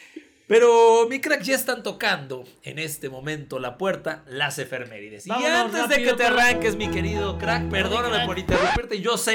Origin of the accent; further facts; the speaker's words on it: Mexico City, Mexico; born there; viví gran parte allá, pero aunque no lo creas, nací en la CDMX también.